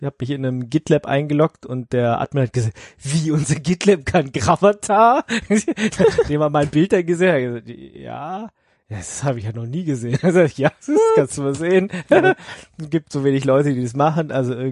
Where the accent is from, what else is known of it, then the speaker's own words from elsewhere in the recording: Berlin, Germany; Ich bin eben Berliner